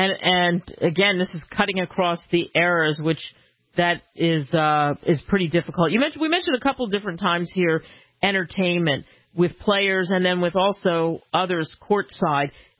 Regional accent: Philadelphia, Pennsylvania, United States; Well, for me, I'm from Philadelphia.

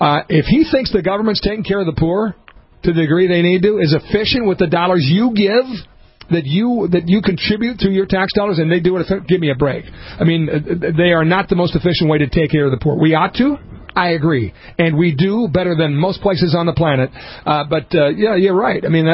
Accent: North Dakota, United States; being confronted by a young clerk when she found out that I was from North Dakota

